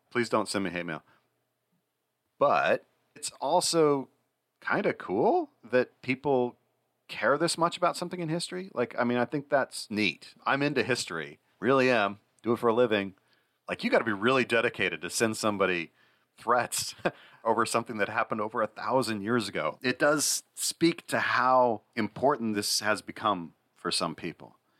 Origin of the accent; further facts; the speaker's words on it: United States; I'm an American.